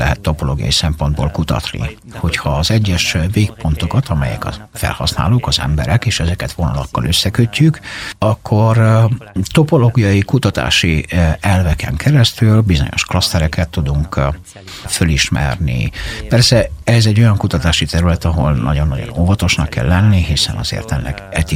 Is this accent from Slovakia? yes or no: no; Veneto, Italy; Én Észak-Olaszországból jövök, a családom észak-olaszországi Cadore vidékéről, tehát nálunk az alaplátványa hegyek voltak.